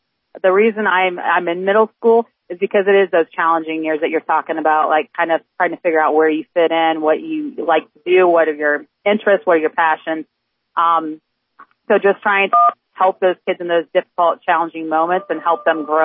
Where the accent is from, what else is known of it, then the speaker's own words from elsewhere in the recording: St. Marys, Ohio, United States; Okay, so I'm born and raised in St. Mary's, been here all my life